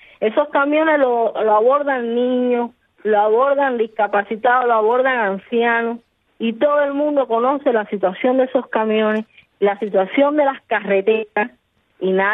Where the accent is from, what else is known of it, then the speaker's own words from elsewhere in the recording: Cuba; A nosotros como cubanos